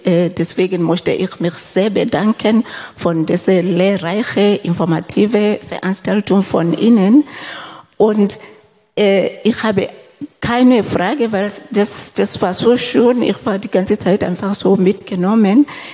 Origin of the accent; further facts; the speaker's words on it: Lesotho; German is a second language; Ich komme selber aus Lesotho im südlichen Afrika.